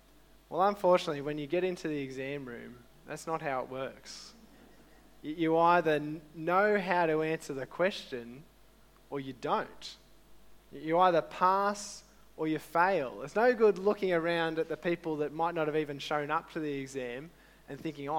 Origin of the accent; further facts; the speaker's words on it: Penrith, New South Wales, Australia; I grew up in Penrith, and when I finished school, I started an engineering course at uni in the city.